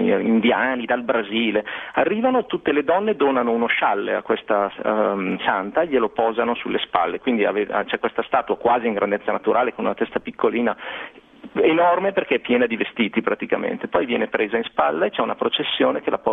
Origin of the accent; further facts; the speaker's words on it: Bergamo, Lombardy, Italy; ho un nonno nato dalle parti di Pavia, una nonna mantovana, un'altra milanese, eccetera. Io ho questo grave problema, sono di Bergamo